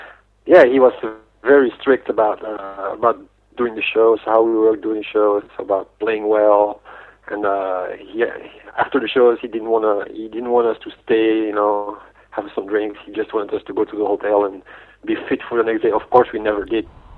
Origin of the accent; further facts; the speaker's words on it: Belgium; I was like the only guy from Belgium.